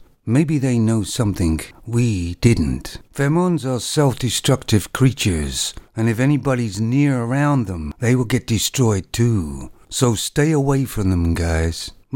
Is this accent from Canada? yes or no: yes; Canada; Now, as you know, I'm Canadian.